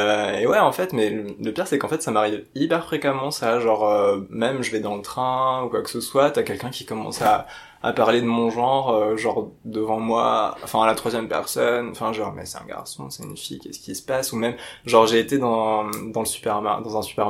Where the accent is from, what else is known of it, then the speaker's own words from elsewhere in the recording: France; mais j'étais en mode « Mais non, mais je suis français »